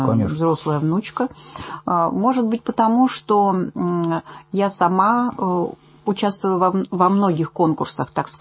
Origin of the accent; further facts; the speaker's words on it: Siberia, Russia; Нет, вообще я сибирячка, но вот понятно.